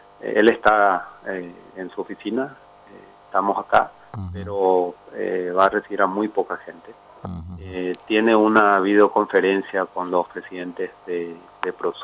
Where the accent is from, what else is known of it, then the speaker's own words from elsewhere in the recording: Paraguay; y no estamos acostumbrados a perder como paraguayos, y esta guerra no la podemos perder.